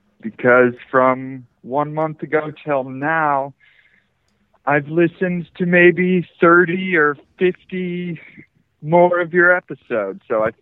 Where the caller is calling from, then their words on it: Utah, United States; Hey, George, this is the Mormon rabbi from Utah.